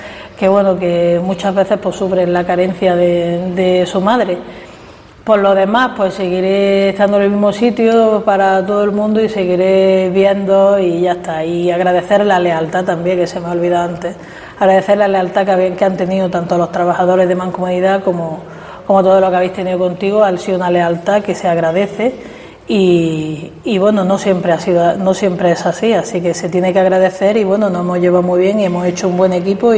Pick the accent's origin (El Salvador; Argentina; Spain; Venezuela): Spain; Albuñol, Andalusia; con la que llevo trabajando tantos años por mi pueblo, que es Albuñol.